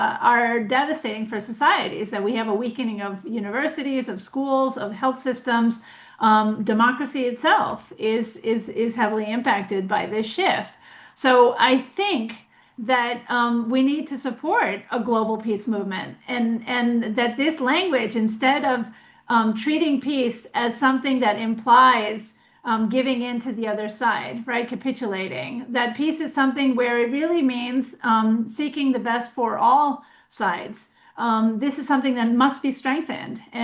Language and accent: English; United States; And I grew up in the United States, and I remember reading these wonderful political cartoons in the New York Times.